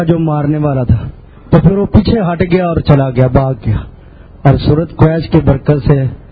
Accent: Qila Didar Singh, Punjab, Pakistan; میں قلعہ دار سنگھ کا رہنے والا ہوں.

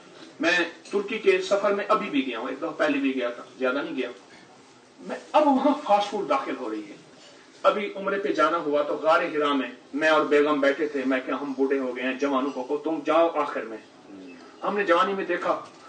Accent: Bahawalpur, Punjab, Pakistan; بہاول پور کا ہوں، ابا اجداد اب بھی وہیں گھر ہے الحمدللہ،

